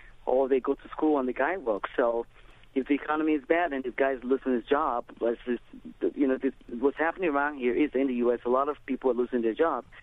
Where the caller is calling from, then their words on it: Nigeria; because I'm from Nigeria, and it's very common in my culture as well